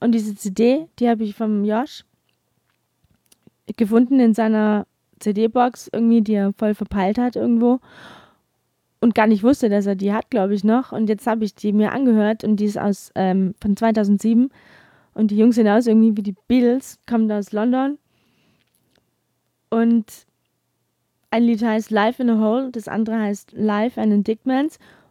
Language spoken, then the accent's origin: German; Heilbronn, Baden-Württemberg, Germany; Ich komme aus Heilbronn, aus der Ecke.